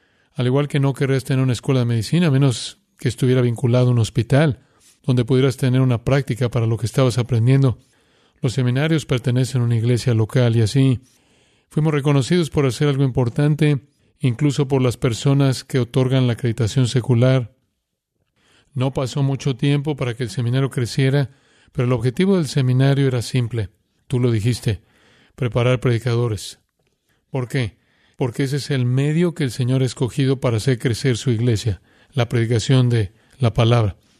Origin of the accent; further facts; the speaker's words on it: Van Nuys, California, United States; Y yo nací en Van Nuys en 1978. Así que yo he estado aquí desde entonces